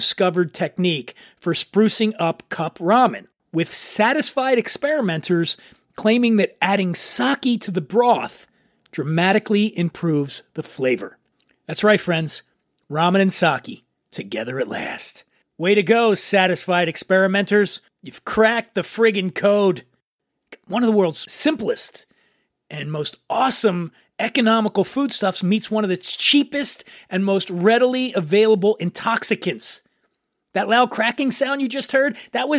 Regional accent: Philadelphia, Pennsylvania, United States; So yo, I'm from Philly.

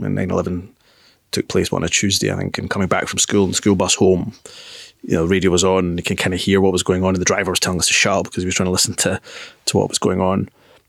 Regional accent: Newton Mearns, Scotland, United Kingdom; I mean, I mentioned I grew up in Newton Mearns. It has the largest Jewish community in Scotland, still does to this day.

